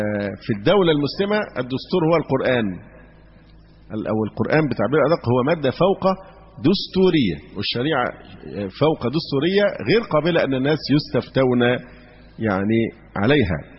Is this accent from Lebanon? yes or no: no; Egypt; عندنا في مصر